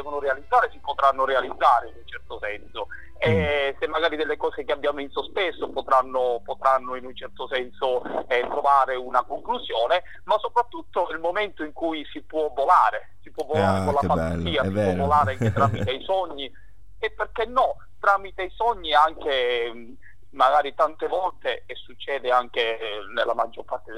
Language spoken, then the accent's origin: Italian; Enna, Sicily, Italy; vivo in Veneto, ma sono un siciliano puro sangue. Sono originario di Enna.